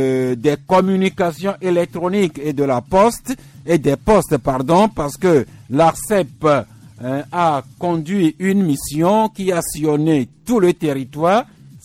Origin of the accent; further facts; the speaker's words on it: Togo; tout comme la gouvernance politique chez nous au Togo et dans différents pays ailleurs